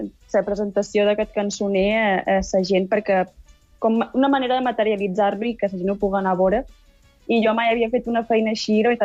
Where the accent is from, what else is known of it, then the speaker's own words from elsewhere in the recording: Balearic Islands, Spain; som eivissencs i ja començam a ser molt pocs